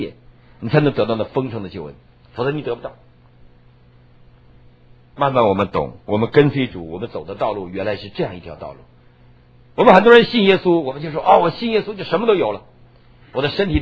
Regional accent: Taiwan

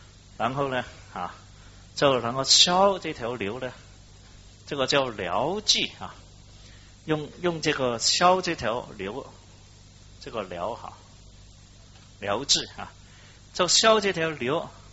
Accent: Guangdong, China; 你知道我们广东人是讲古语的

